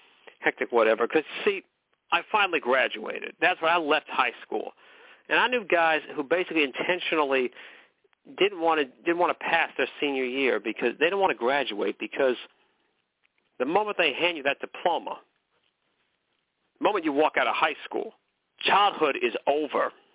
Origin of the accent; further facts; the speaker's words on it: McKinleyville, California, United States; there I was living in McKinleyville, California. That's my hometown, McKinleyville, where horses have the right of way.